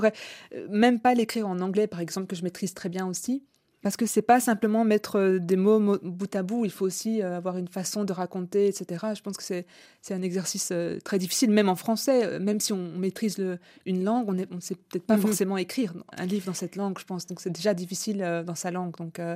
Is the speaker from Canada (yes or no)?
no; Belgium; d'être née et d'avoir grandi en Belgique. Et puis au-delà de ça, j'ai vécu plus de 15 ans peut-être en dehors de la Belgique.